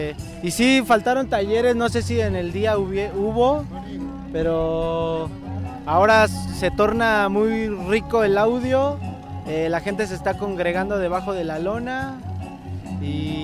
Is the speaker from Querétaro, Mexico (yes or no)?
no; San Miguel Ajusco, Mexico City, Mexico; yo soy orgullosamente de San Miguel Ajusco.